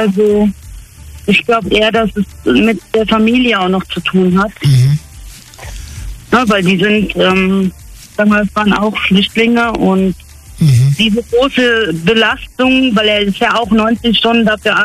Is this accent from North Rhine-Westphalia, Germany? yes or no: yes; Bonn, North Rhine-Westphalia, Germany; Ich bin 30 aus dem Raum Bonn.